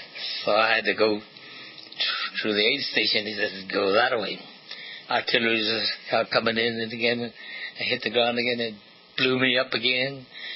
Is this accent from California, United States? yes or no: yes; Redlands, California, United States; My hometown paper had found out that I received the Distinguished Service Cross.